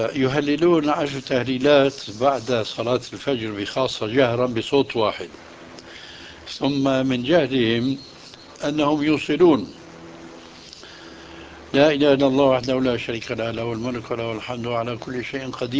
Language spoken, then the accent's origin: Arabic; Syria; تقليدا عندنا في سوريا ما هو أسوأ من ذلك.